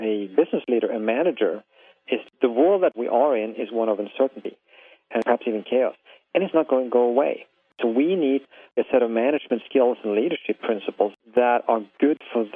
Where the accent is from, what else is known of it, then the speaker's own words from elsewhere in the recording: Norway; Of course, when I grew up in Norway, we knew about